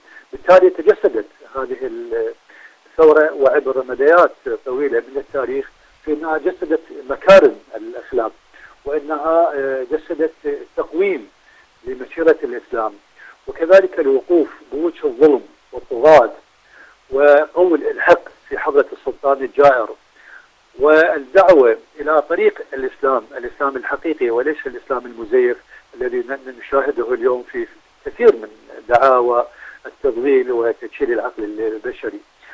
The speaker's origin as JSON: {"language": "Arabic", "country": "Iraq", "said": "عندنا في العراق"}